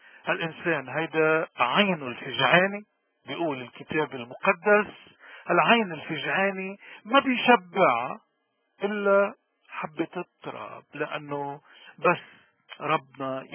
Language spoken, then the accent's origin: Arabic; Lebanon; نحن كلبنانيين اليوم بلدنا عم بيمر بأزمة قاتلة